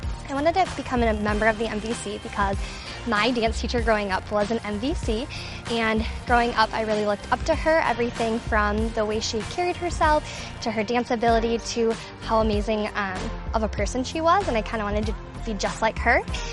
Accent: Cottage Grove, Minnesota, United States; It's my third year on the team, and I'm from Cottage Grove, Minnesota.

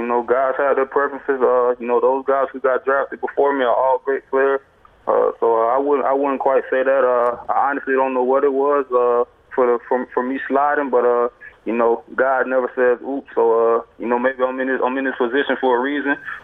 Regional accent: Fort Myers, Florida, United States; We're both from the same area, both from Fort Myers. I'm from Fort Myers.

